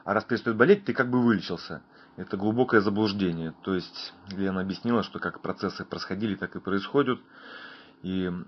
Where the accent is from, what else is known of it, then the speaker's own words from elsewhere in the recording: Tolyatti, Samara Oblast, Russia; Здравствуйте … я из Тольятти.